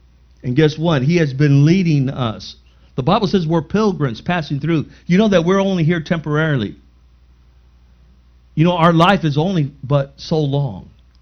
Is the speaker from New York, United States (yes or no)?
no; National City, California, United States; When I was a kid, I grew up in National City, 1927 Orange Street.